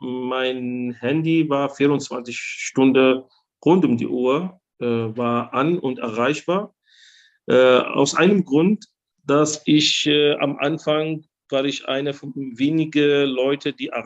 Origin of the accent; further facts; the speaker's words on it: Algeria; German is a second language; now in Germany; Also als Kind in Algerien, ich bin Abstammung aus Algerien